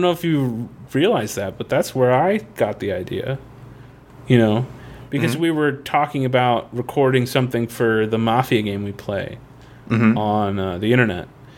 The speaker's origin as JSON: {"language": "English", "region": "Florida", "country": "United States", "tie": "born or raised there", "said": "And growing up in Florida, you kind of have to... You just naturally become a decent swimmer."}